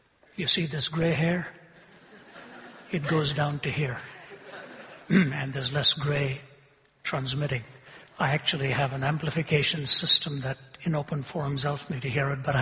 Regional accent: North India, India; I was born in India, raised in India. Even though I was raised in the north, I was born in the south.

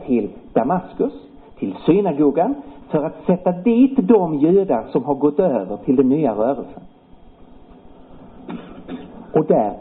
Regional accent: Lund, Skåne, Sweden; det där gillar jag som kommer från en universitetsstad. Ni hör kanske att jag är skåning, född och uppvuxen i Lund.

